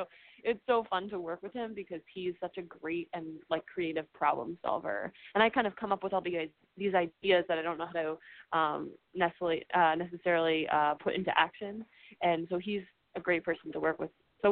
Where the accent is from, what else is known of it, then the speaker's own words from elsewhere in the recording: Connecticut, United States; born there; also born or lived in London; because I was born in Connecticut. A lot of my base is in Connecticut and New York